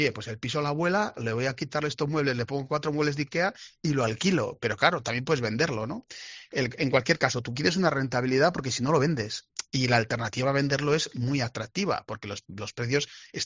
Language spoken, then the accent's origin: Spanish; Navarre, Spain; Yo soy de la Ribera y lo noto, ¿eh?